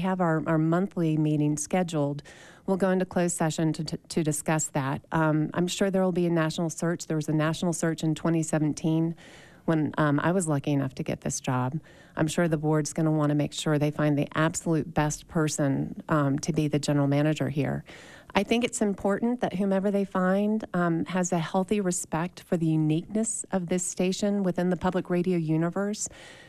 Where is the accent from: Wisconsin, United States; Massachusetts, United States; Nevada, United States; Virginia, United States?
Virginia, United States; Roanoke; now in Park City, United States; I grew up in Roanoke, yeah. I've lived in Utah for almost the past 30 years, 10 of which up here in Park City